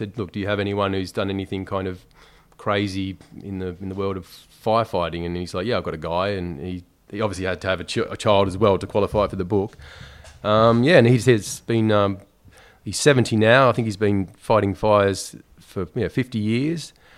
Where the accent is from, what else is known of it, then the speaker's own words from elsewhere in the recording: Tasmania, Australia; now in London, United Kingdom; I was brought up in Tasmania, in essentially like a small country town.